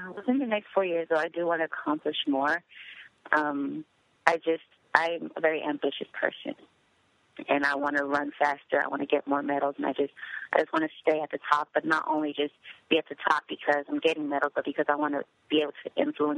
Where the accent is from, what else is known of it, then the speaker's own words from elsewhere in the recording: United States; born there; I was born in the States. My younger sister and I are the only ones in my family that were born in the States. Everybody else is born in Sierra Leone and then migrated to America.